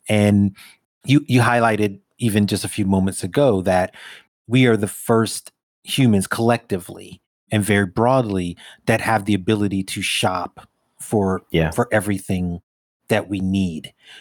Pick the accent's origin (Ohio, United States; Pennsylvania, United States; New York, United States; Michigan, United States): New York, United States; Brooklyn; I grew up in New York, you know, Brooklyn and the land of concrete and glass and tall buildings and all the rest of those things.